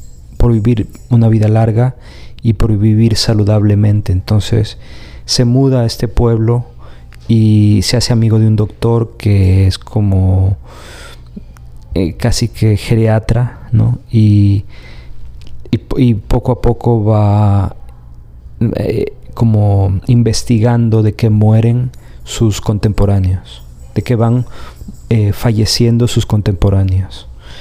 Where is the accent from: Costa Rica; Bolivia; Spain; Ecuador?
Ecuador; born there; transcurrir en la República del Ecuador, donde nací, y particularmente en los Andes